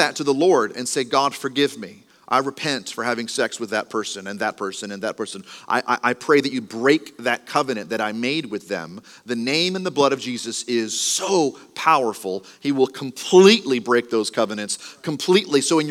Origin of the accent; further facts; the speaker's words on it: Texas, United States; We like to be, we're from Texas, y'all.